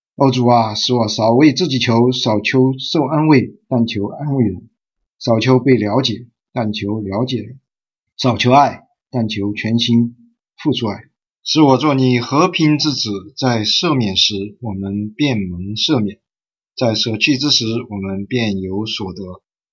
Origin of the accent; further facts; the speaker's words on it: China; 我们中国人都不愿意被歧视